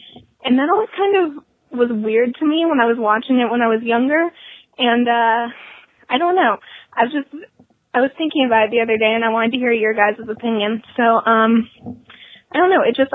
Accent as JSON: {"language": "English", "region": "Ohio", "country": "United States", "said": "I'm from Ohio."}